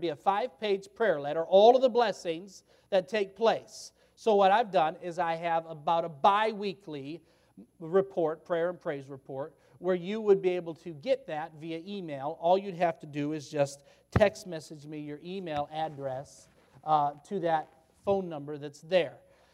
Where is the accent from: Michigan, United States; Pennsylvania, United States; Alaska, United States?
Michigan, United States; now in Kalamazoo, United States; So I am not originally from there. I'm from a little town about 4 hours north of there in Michigan. I'm still a Michigan boy